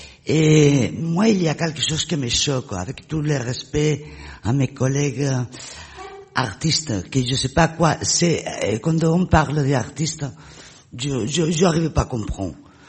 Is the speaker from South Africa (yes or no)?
no; Spain; now in France; Parce que je suis en France depuis 30 ans. Je suis espagnol à l'origine.